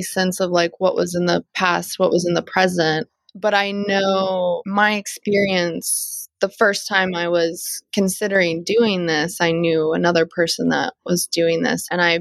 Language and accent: English; the South, United States; But my training comes from my upbringing. Like I'm just like from the South and like that's how we're taught to be.